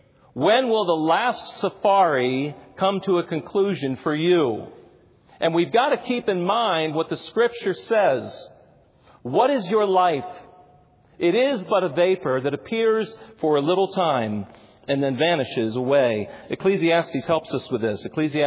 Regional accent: Florida, United States; I remember as an unbeliever growing up in South Florida, I had a friend whose name was Katie

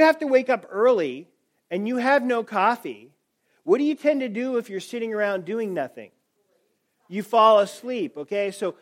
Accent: California, United States; I'm a Californian at heart, okay?

